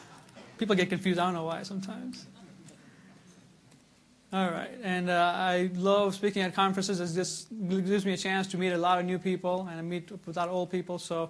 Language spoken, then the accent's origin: English; United States; I'm from United States.